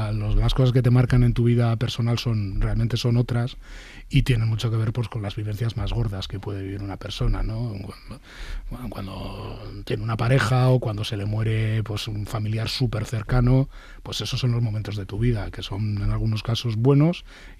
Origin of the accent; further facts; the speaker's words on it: Bilbao, Basque Country, Spain; Yo nací en Cruces, pero he vivido en Bilbao siempre. Nací, como nacíamos todos los niños, prácticamente o en Cruces o en alguna de las clínicas de Bilbao, pero soy de Bilbao.